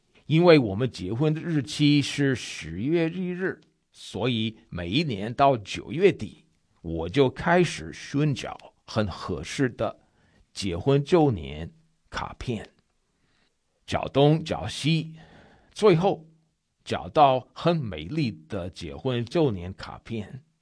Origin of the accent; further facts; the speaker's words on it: United States; Chinese is a second language; 身为美国人的我